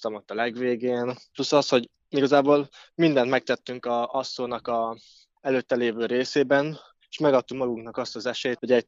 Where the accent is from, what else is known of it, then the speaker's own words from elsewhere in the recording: Kunszentmiklós, Bács-Kiskun, Hungary; én vidéki vagyok, Kunszemiklósról származok